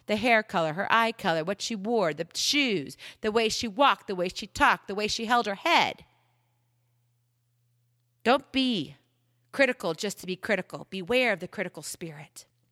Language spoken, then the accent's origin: English; Hawaii, United States; they asked me the question, well, where are you from? And I would say Hawaii, there began the arrows.